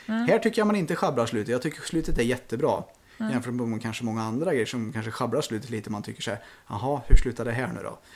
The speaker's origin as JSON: {"language": "Swedish", "country": "Sweden", "said": "jag är ändå svensk."}